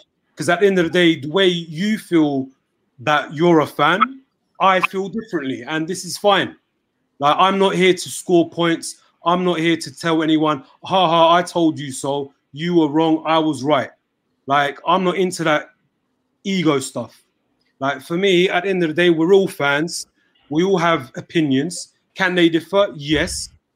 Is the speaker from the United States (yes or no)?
no; England, United Kingdom; I'm from England, mate.